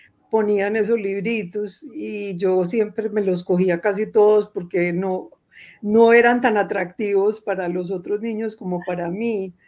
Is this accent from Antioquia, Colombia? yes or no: yes; Medellín, Antioquia, Colombia; also born or lived in Cúcuta; yo nací en Cúcuta, pero cuando tenía un año nos vinimos a vivir a Medellín. Sin embargo, pues mi padre era italiano, él llegó aquí a Colombia a los 16 años, solo, sin familia, tenía unos tíos en Cúcuta